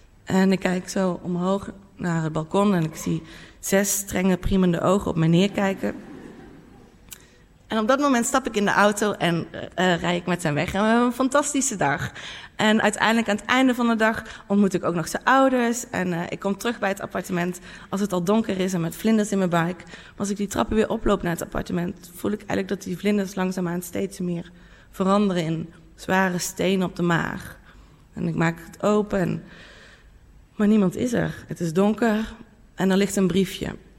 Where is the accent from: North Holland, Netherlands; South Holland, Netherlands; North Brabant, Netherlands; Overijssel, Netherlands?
North Brabant, Netherlands; En altijd als ik uitging in mijn eigen dorp waar ik vandaan kom in Brabant.